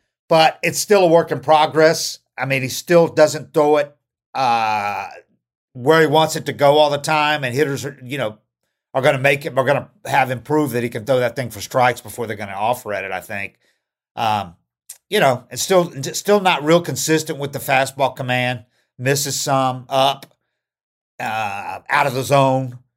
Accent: Arkansas City, Kansas, United States; the guy that's from my hometown of where I went to high school in junior high, Ark City.

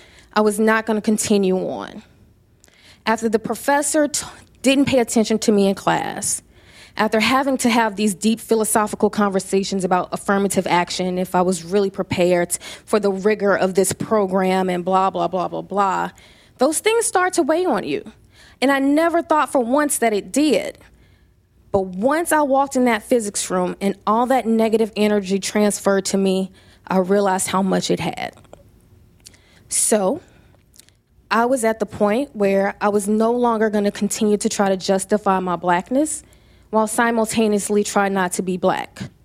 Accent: Louisiana, United States; But I am from Louisiana. I am a Southern debutante.

